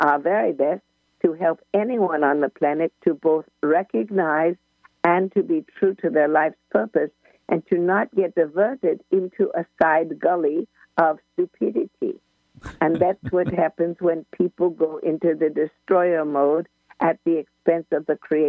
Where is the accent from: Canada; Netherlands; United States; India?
India; I am from India, so I would put it in terms of my religion from India.